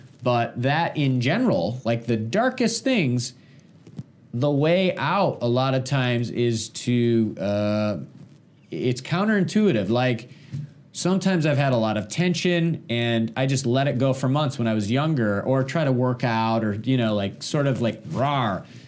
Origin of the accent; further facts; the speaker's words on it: Michigan, United States; I'm originally from Michigan.